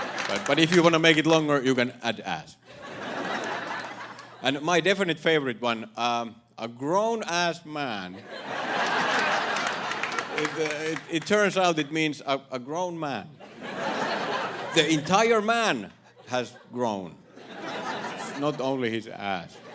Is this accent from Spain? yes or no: no; Finland; now in United States; Hello, good evening. … yes, I am from Finland.